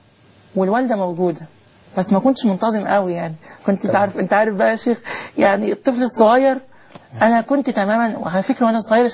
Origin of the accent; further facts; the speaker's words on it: Dinshal, Beheira, Egypt; born there; أنا من مواليد قرية اسمها دينشال. طبعا قرية دينشال دي من القرى اللي هي موجودة في مركز دمنهور محافظة البحيرة.